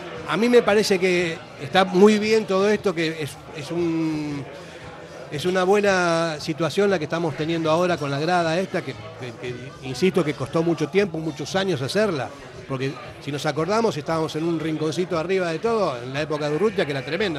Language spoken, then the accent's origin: Spanish; Argentina; now in Spain; yo no hablo euskera porque soy argentino y no, mis hijos sí, mi mujer también, mi familia, y bueno, yo entiendo un poquito de euskera